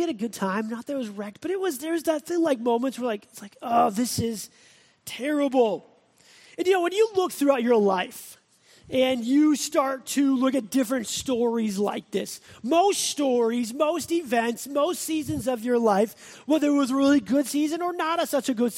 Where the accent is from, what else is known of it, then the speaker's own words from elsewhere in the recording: Midwest, United States; growing up in the Midwest and being campers in the Midwest, we thought that camping in August was a great idea.